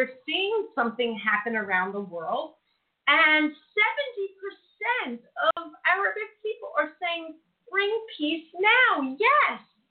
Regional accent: United States; now in Israel; because I'm an American, and now I live in Israel

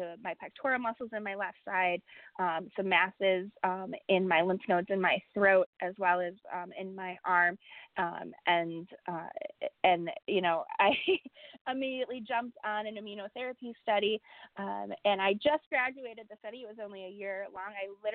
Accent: Chicago, Illinois, United States; Yeah, so I am a Chicagoan, born and raised. I'm 33 years old

